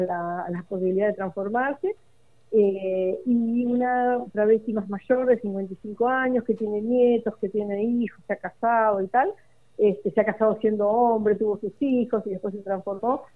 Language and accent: Spanish; Rosario, Santa Fe, Argentina; Yo, insisto, soy de Rosario